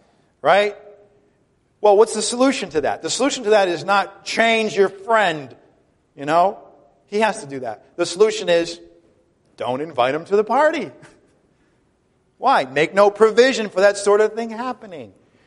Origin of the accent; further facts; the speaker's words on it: Ireland; and I'm Irish, so maybe this is not an unreasonable thing to say